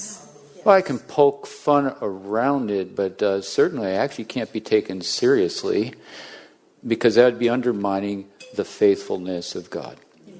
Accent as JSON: {"language": "English", "town": "Hilton", "region": "New York", "country": "United States", "said": "1982, we got on the Greyhound bus in downtown Rochester. And kind of like never came back, kind of. I come from Hilton. We come from Hilton High School."}